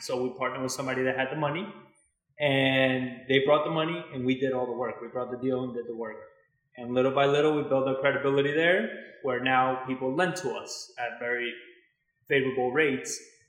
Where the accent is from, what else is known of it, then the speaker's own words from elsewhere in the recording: Argentina; I speak Spanish because I'm from Argentina.